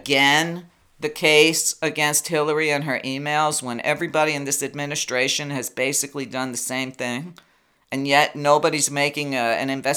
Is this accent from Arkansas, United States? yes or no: no; New York City, New York, United States; I grew up in New York at the same time Trump was doing all his wickedness in New York. Every New Yorker knew he was a liar, a cheat, a con man, and a scumbag, basically.